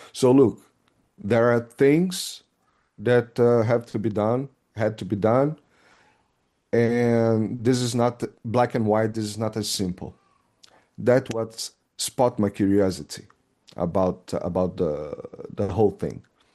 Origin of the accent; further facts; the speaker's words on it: Brazil; moved away as an adult; also born or lived in Switzerland; When I moved out from Brazil, I first went to Switzerland. I was working at CERN.